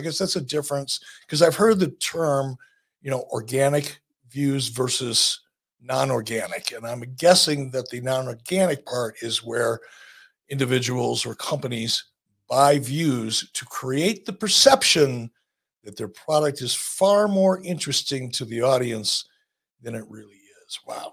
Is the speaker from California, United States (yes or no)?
yes; Los Angeles, California, United States; and I'm from Los Angeles.